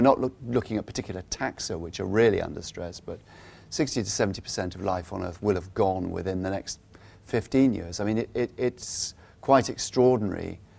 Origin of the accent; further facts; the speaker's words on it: Salisbury, South West England, United Kingdom; in my hometown of Salisbury, going to the cathedral for evensong